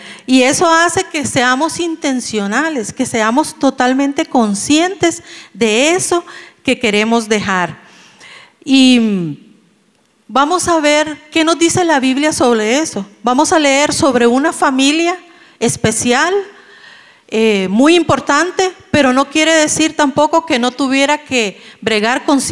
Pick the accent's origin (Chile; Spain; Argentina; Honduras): Honduras; also born or lived in Ecuador; now in Costa Rica; nosotros somos hondureños, salimos de Honduras hace 23 años, vivimos 4 años en el Ecuador donde nació este joven y luego el Señor nos trajo acá y tenemos 19 años de estar viviendo aquí en Costa Rica.